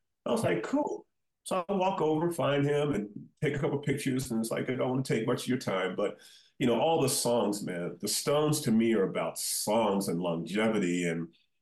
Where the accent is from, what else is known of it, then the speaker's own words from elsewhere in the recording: Baltimore, Maryland, United States; And I'm from Baltimore originally